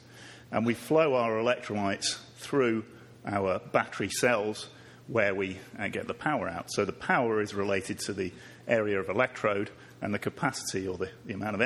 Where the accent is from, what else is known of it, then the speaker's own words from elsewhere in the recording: Manchester, North West England, United Kingdom; I'm from Manchester in the UK. That's the real Manchester, obviously.